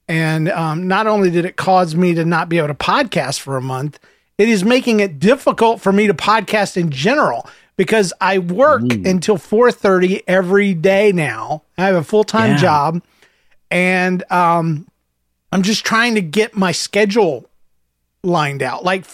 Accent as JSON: {"language": "English", "region": "Alberta", "country": "Canada", "said": "I'm from Atlanta. No, I'm sorry. I can't read Alberta, Canada."}